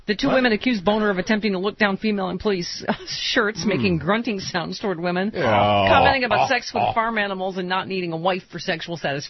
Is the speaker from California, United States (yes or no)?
no; New York, United States; Oh, speaking of back near my hometown, Kodak had a secret nuclear reactor loaded with enriched uranium hidden in the basement.